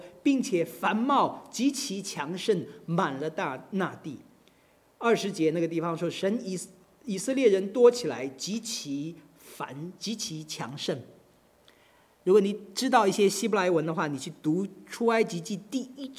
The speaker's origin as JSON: {"language": "Chinese", "country": "China", "said": "作为中国人真是有福的哦。我们中国人现在世界上最多的人口"}